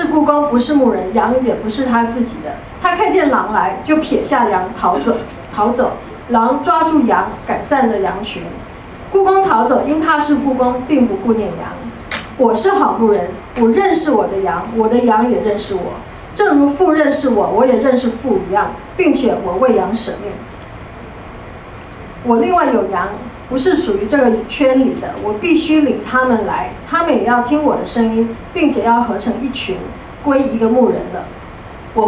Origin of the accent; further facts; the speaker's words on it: Taiwan; accent: Taiwanese Mandarin; 那我是台湾的国语